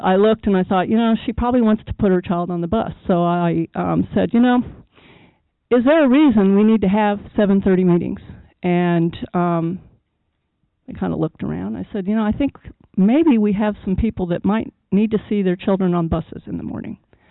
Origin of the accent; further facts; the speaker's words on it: Midwest, United States; I was coming from the Northeast at that point, but grew up in the Midwest, and I am what you see is what you get.